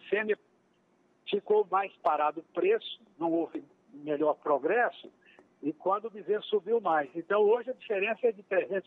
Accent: Vianópolis, Goiás, Brazil; born there; eu nasci em Vianópolis, mas morando na minha mãe, meus pais moraram na fazenda, quer dizer, eu fui só porque Vianópolis para nascer, né?

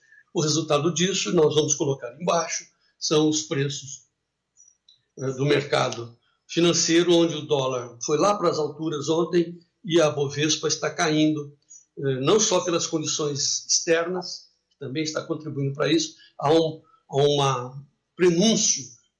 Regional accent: Araraquara, São Paulo, Brazil; e eu vi isso num comício lá em Araraquara, minha cidade natal

